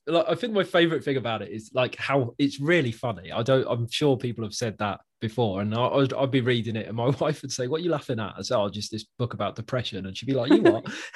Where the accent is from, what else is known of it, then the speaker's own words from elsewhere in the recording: Wales, United Kingdom; I'm Welsh. My family are from Wales